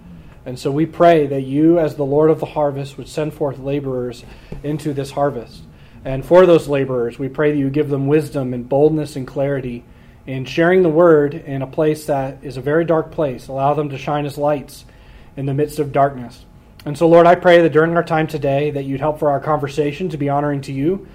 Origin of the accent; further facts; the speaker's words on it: New Hampshire, United States; also born or lived in Wisconsin; for those of you who I haven't had the chance to meet before. I grew up in New Hampshire, went to school in Wisconsin